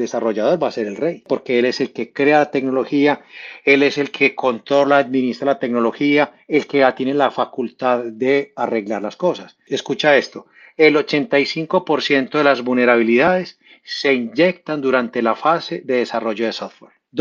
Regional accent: Medellín, Antioquia, Colombia; yo soy de Medellín, la segunda ciudad de Colombia

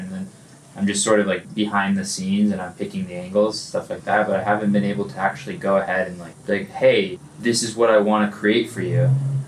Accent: Los Angeles, California, United States; Yeah, downtown L.A.

